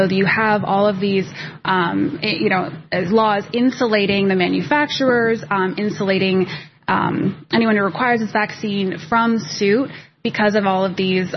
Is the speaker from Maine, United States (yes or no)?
yes; Maine, United States; Now, if you're a state like I grew up in Maine, they removed personal exemptions in 2018.